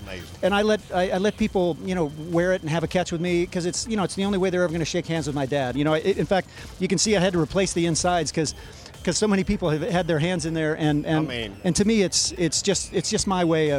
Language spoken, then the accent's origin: English; Ohio, United States; I was stopping at the farm I grew up with in Ohio, and my dad died the night I arrived.